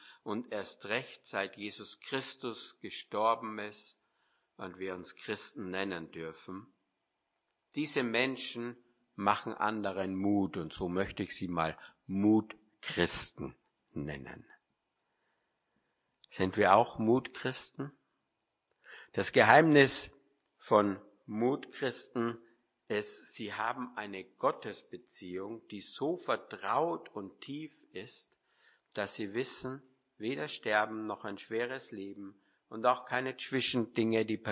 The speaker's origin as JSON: {"language": "German", "country": "Austria", "said": "Bin ja Österreicher"}